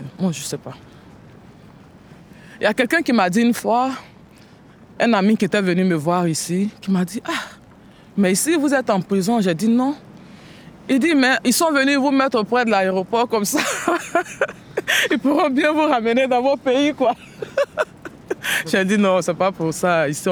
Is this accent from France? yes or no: no; Côte d’Ivoire; now in Belgium; Je suis de Côte d'Ivoire. Je suis en Belgique depuis un an.